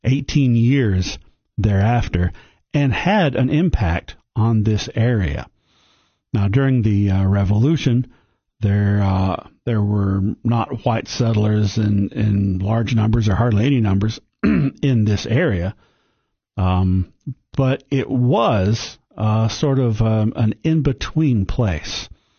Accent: Sparta, Tennessee, United States; I am an associate professor of history at Tennessee Tech. I'm from the Upper Cumberland. I'm from Sparta

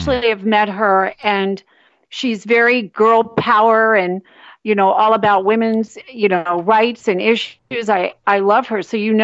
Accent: South Africa; now in United States; And, you know me, I'm proudly South African as an American too.

